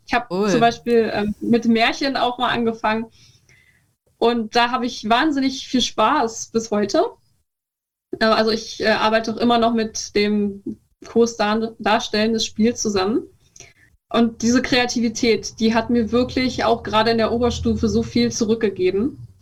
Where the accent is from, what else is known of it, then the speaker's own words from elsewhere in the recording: Brandenburg, Germany; meinem Aufwachsen, meiner Kindheit und Jugend in der Prignitz, die vielleicht etwas anders abläuft als die Jugend im Rest von Deutschland.